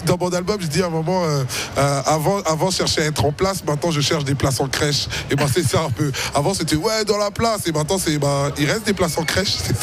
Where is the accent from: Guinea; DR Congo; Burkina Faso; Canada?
DR Congo; now in Switzerland; Moi je suis congolais, on est un peu moins ponctuel au Congo.